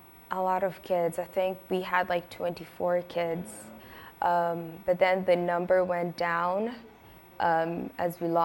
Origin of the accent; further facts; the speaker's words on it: San Diego, California, United States; growing up in City Heights, and I went to Crawford High School.